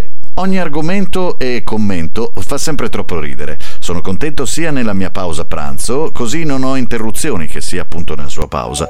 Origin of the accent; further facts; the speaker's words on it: Udine, Friuli-Venezia Giulia, Italy; essendo nato a Udine e cresciuto